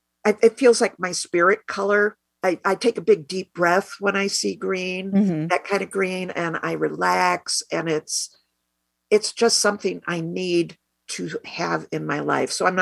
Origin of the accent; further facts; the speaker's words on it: Ithaca, New York, United States; born there; I was born in 1950 in Ithaca, New York, which is at the foot of Cayuga Lake in the Finger Lakes. So that affected me hugely because everything about Ithaca is gorgeous.